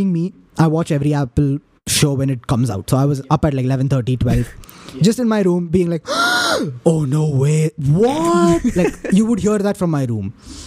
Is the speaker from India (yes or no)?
yes; Kerala, India; Like, bro, I'm from Kerala.